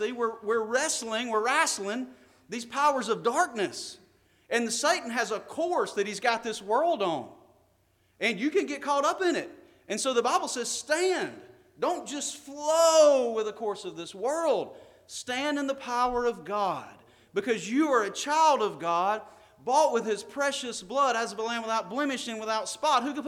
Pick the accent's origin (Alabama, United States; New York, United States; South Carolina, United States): Alabama, United States; Birmingham; I grew up around Birmingham, Alabama. We have a small river there called the Cahaba River.